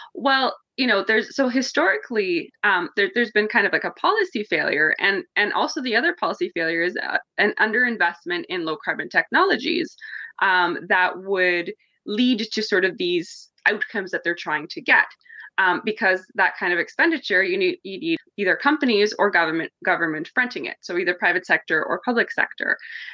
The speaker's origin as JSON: {"language": "English", "country": "Canada", "said": "I was like, do you guys not know I'm Canadian?"}